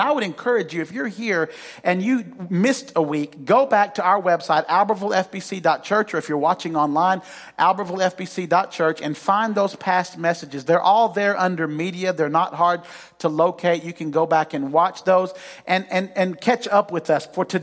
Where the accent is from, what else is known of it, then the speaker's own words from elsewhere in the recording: Huntsville, United States; we had a Sunday morning routine where I grew up in Huntsville. We attended Jackson Way Baptist Church there.